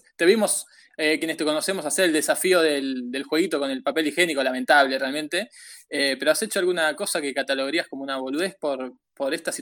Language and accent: Spanish; Argentina; Y no, somos argentinos.